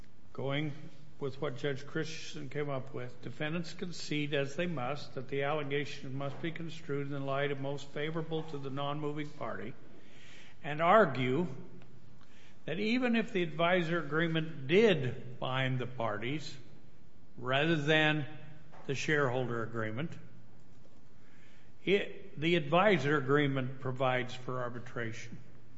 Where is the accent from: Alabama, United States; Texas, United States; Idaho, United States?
Idaho, United States; I don't want to say his name because I'm from Idaho and I'll say it wrong